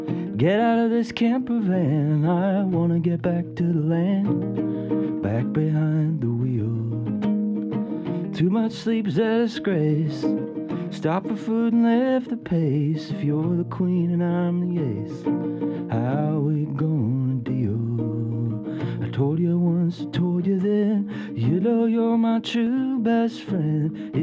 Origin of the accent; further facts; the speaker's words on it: British Columbia, Canada; now in Los Angeles, United States; I'm from originally from Vancouver Island, Canada, and I kind of was coming going to Los Angeles because I really liked the music scene there, and I moved down there right at the beginning of the pandemic